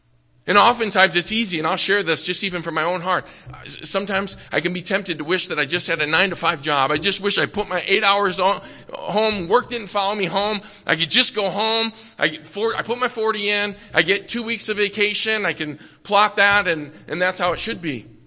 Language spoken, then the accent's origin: English; Illinois, United States; I'm from the Midwest, grew up west of Chicago in Ogle County, the leading corn-producing county in the state of Illinois.